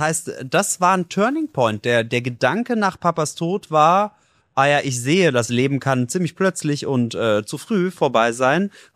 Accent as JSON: {"language": "German", "town": "Donaueschingen", "region": "Baden-Württemberg", "country": "Germany", "lives_now": "Cologne, Germany", "said": "Aber bin ich nicht so richtig. Ich bin aus Baden-Württemberg ursprünglich."}